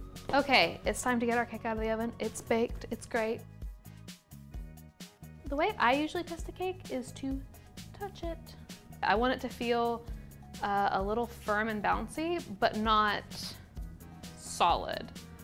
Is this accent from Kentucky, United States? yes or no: yes; Kentucky, United States; because I'm from Kentucky and I love buttermilk.